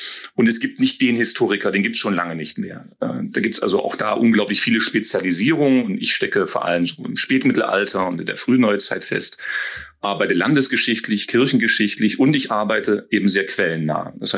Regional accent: Saxony-Anhalt, Germany; Ich komme durchaus aus der Region, aus der Region um Querfurt, ein Dorf, bin zunächst auch bei Naumburg in Schiffotter auch gewesen, dort auf die Schule gegangen

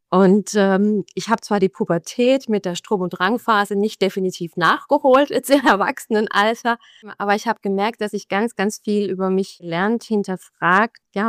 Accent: Heilbronn, Baden-Württemberg, Germany; born there; now in Schwäbisch Hall, Germany; das ist nur mein Geburtsort. Ich wohne jetzt in der Nähe von Schwäbisch Hall. Das ist jetzt nicht so wahnsinnig weit weg von Heilbronn, aber doch nur ein paar Kilometer weg. Und ich wohne sehr, sehr ländlich

